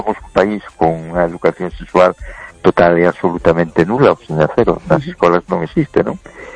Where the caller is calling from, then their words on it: A Coruña, Galicia, Spain; de Coruña. ¿Qué tal estamos?